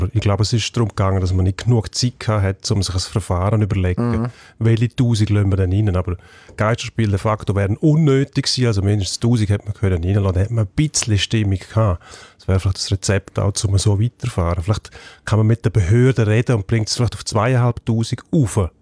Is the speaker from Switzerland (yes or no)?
yes; Switzerland; Wir haben ja noch tiefere Ligen bei uns in der Schweiz, wo man ein Spiel kann besuchen kann.